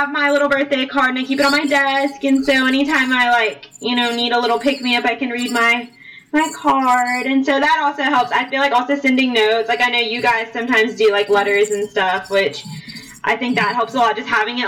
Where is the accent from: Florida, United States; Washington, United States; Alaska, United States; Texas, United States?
Texas, United States; I'm from Texas, and they have these candles.